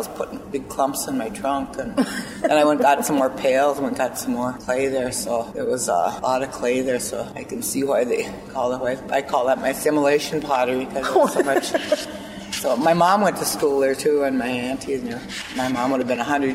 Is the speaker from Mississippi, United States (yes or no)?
no; Rice Lake, Minnesota, United States; I was from Rice Lake, part of the opposite end of the reservation, so back when we were kids, we didn't come to White Earth very often